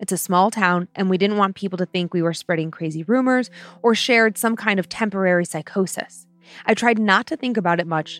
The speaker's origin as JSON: {"language": "English", "region": "Vermont", "country": "United States", "said": "I'm from the I'm from the Green Mountains of Vermont."}